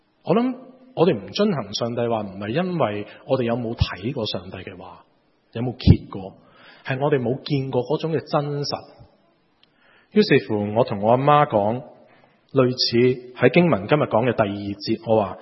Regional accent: Hong Kong; 我们香港人都很希望上帝这样应承我们

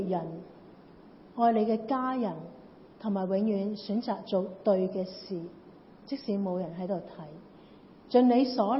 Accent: China; 即系呢啲祝福语，我哋中国人真系都唔系好识得讲啊！

